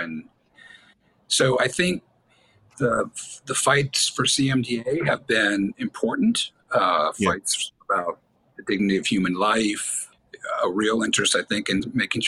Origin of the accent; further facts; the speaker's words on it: New Orleans, Louisiana, United States; It was church, honestly, for me during medical school when I was back in my hometown in New Orleans.